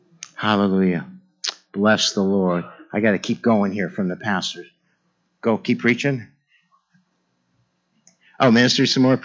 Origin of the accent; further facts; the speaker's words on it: Ireland; I'm Irish. I'm romantic. I'm nostalgic.